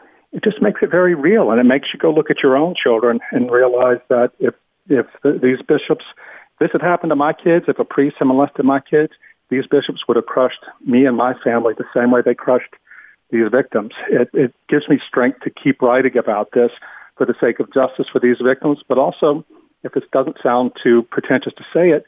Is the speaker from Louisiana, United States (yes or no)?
yes; Louisiana, United States; I think here in Louisiana, my home state